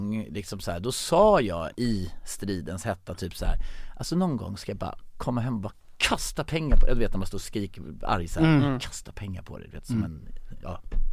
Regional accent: Blekinge, Sweden; när jag bodde hemma i Karlsson i Blekinge.

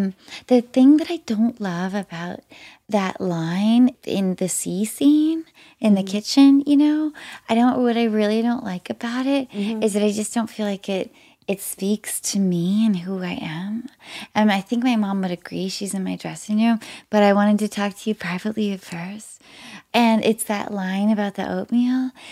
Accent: Washington, United States; I grew up in Washington State, and we have

